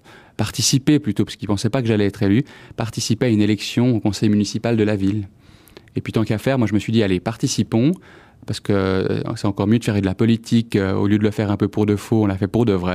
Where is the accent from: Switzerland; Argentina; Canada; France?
Switzerland; born there; Voilà, donc je suis italien et suisse. Je suis né en Suisse, mes parents également.